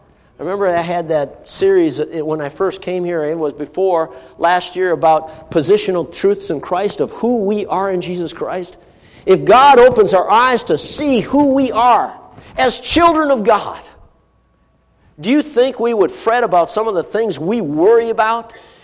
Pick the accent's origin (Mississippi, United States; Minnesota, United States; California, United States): Minnesota, United States; Duluth; When I grew up in Duluth, Minnesota, I didn't grow up in the mountains of Colorado.